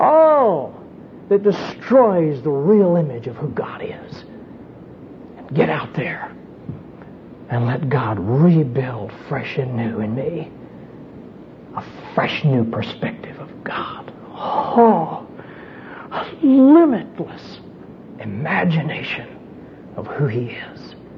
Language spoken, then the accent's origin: English; Florida, United States; I'm from the Flatlands. I'm from Florida. And I want to tell you right now, you don't see anything like this in Florida.